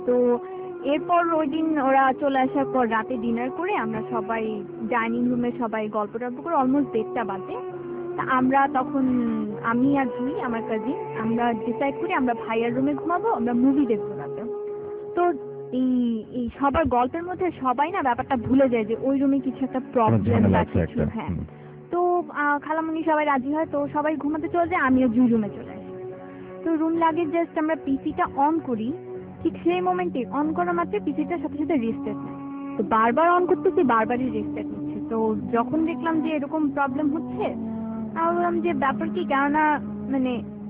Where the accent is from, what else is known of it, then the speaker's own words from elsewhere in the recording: Mirpur, Dhaka Division, Bangladesh; আমি শারপাড়া থেকে আসছি, মিরপুর শারপাড়া।